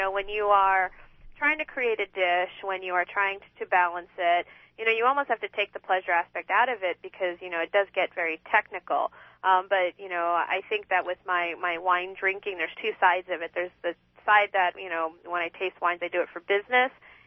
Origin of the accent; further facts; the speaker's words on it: Monterey, California, United States; I grew up in Monterey, California.